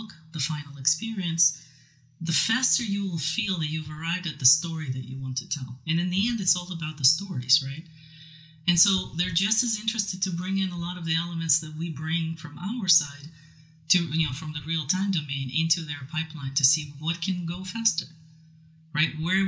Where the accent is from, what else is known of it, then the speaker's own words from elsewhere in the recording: Siberia, Russia; moved away; I'm originally from Siberia, Ural Mountains, right?